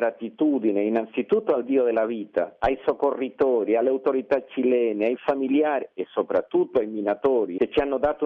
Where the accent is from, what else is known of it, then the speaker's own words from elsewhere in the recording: Chile; una grande allegria come cileno e come persona qualunque